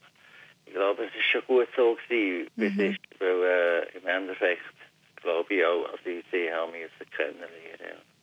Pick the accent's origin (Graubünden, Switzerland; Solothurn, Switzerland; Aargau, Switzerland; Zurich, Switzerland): Aargau, Switzerland; ich bin natürlich im Aargau aufgewachsen